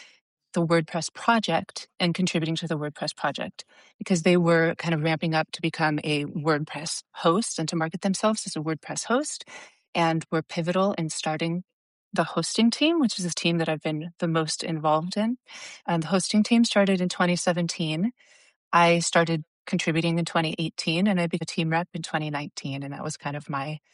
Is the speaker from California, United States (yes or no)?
yes; Los Angeles, California, United States; Sure. So I'm from Los Angeles.